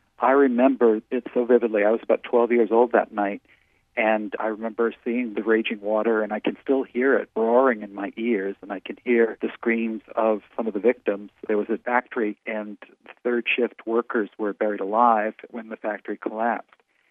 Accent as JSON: {"language": "English", "town": "Norwich", "region": "Connecticut", "country": "United States", "tie": "born or raised there", "said": "I was doing a radio show, and it was in my hometown of Norwich, Connecticut."}